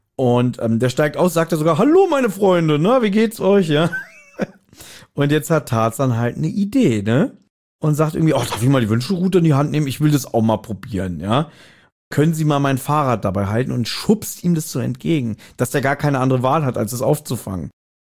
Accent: Berlin, Germany; Kann ich nur bezeugen, so sind wir Berliner.

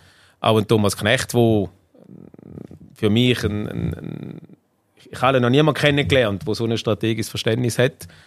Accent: Schaffhausen, Switzerland; in einer der schönsten Städte in der Schweiz, das darf ich sagen als Schaffhauser

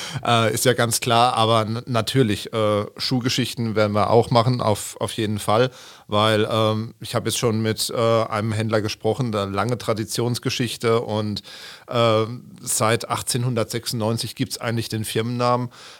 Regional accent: Pirmasens, Rhineland-Palatinate, Germany; born there; Du bekommst natürlich den Jungen aus Pirmasens, aber Pirmasens niemals aus dem Jungen raus.

